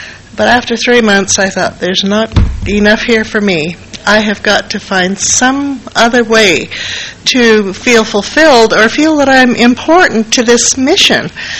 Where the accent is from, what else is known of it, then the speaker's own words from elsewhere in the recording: Canada; I was raised in Canada, and there were none in our community.